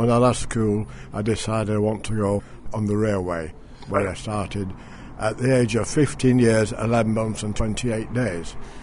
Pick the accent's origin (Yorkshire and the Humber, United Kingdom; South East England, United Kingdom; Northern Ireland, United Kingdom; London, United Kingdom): Yorkshire and the Humber, United Kingdom; Leeds; born there; I was born in Leeds in 1932.